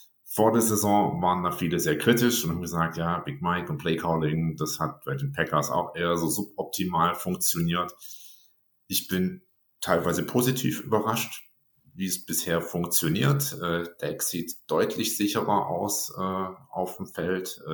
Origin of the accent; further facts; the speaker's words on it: Ravensburg, Baden-Württemberg, Germany; Also hier im Süden, ich selber bin aus Ravensburg